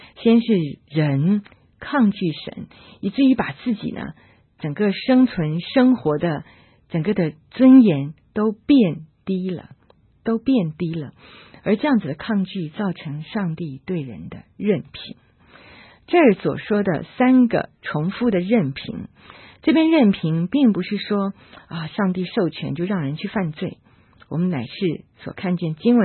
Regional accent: China; 你会发现，这是我们中国人所共同的，我们所了解的对大自然、对天、对宇宙万物一种认知。

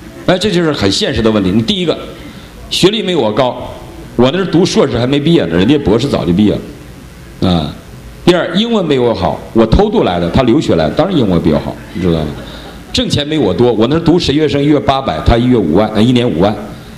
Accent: Northeast China, China; 我是东北人，他是上海人，你知道，东北人长得黑，

